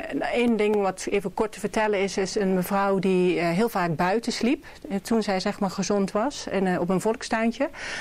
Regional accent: Limburg, Netherlands; En ik kom uit Limburg. Ik woonde toen al in Rotterdam.

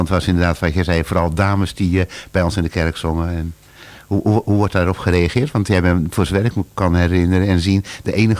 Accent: Berkel, South Holland, Netherlands; born there; ik ben geboren in Berkel.

